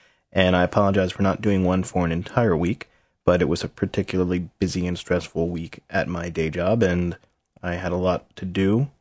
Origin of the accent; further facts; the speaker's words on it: New Jersey, United States; now in Pennsylvania, United States; I'm from New Jersey, and I live in Pennsylvania now, and I was over there yesterday visiting friends and family